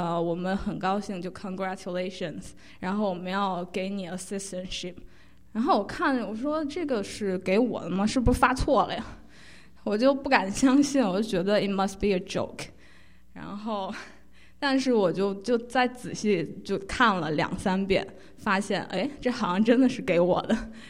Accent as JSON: {"language": "Chinese", "country": "China", "moved": "yes", "lives_now": "United States", "said": "当时我从中国来到美国离开我父母的那种感觉"}